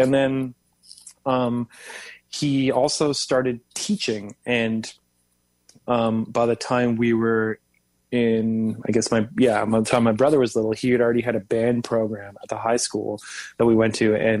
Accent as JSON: {"language": "English", "town": "Pointe-Claire", "region": "Quebec", "country": "Canada", "tie": "born or raised there", "said": "So then Jimmy, we grew up in Pointe Claire."}